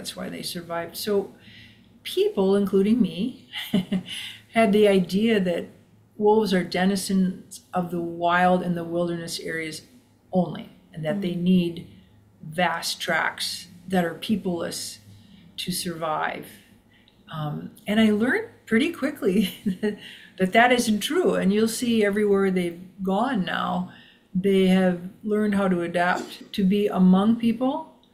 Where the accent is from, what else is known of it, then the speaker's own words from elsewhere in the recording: Minnesota, United States; when I came here from Minnesota